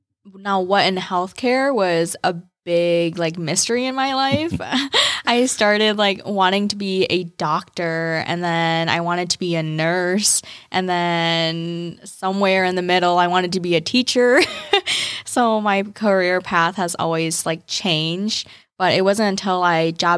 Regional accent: La Crosse, Wisconsin, United States; Yeah, so I'm from La Crosse, Wisconsin, which is about an hour from Rochester.

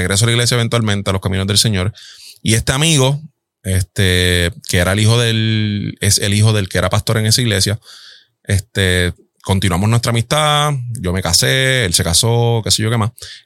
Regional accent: Puerto Rico; en Puerto Rico, de donde yo soy natal

